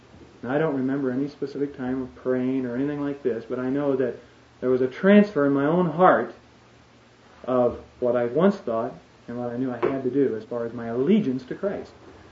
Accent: Nebraska, United States; I was raised in the Midwest on a farm south of Omaha, about 30 miles.

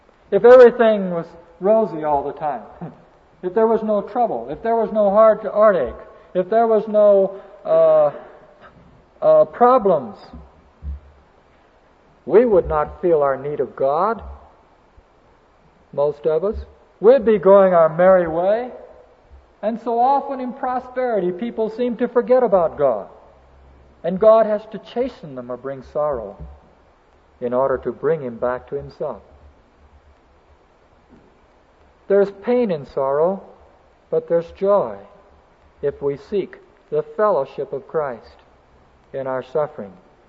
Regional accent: Texas, United States; Well, I'm a Texan, but we're not biased over in Texas

